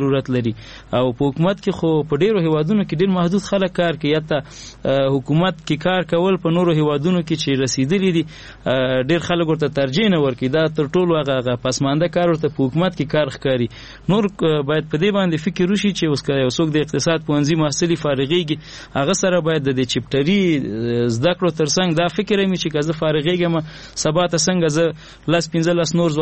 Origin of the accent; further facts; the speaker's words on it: Afghanistan; موږ په افغانستان کې اوسېږو، موږ افغانان یو.